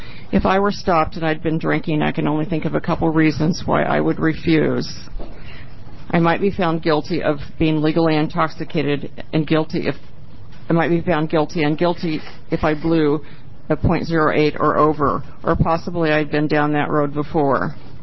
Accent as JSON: {"language": "English", "region": "Oregon", "country": "United States", "said": "I'm from Lane County."}